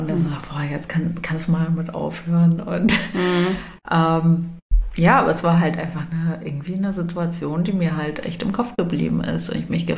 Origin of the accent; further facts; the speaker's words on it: Oldenburg, Lower Saxony, Germany; Und zwar war ich komme aus Oldenburg und an dem Tag war ich, da war CSD in Oldenburg